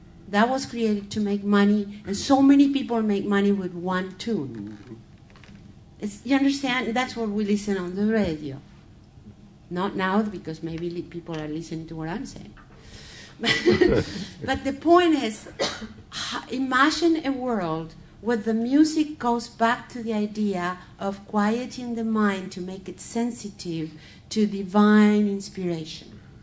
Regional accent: Brazil; I grew up in Brazil.

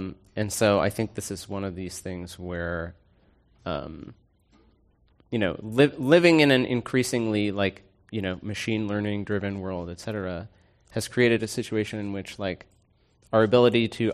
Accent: East Coast, United States; I'm from the East Coast

